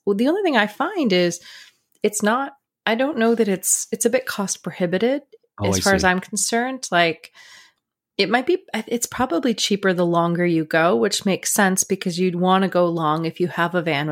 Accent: Canada; There's lots of things I'd love to kind of go deeper and explore in my home country.

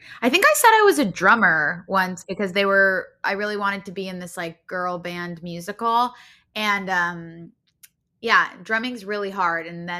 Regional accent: Los Angeles, California, United States; What will forever be my audition high was that I grew up in Los Angeles. I grew up going to the Groundlings

